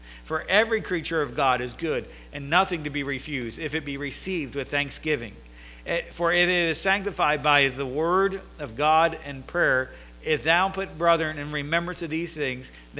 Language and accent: English; United States; For most of my time, I was at a little Bible college in my hometown. I went to the other church across town.